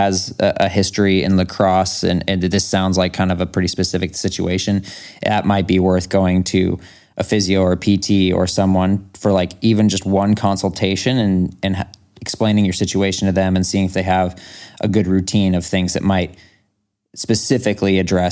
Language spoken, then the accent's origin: English; Portland, Oregon, United States; I grew up in Portland, and the running in Forest Park there is incredible, super twisty.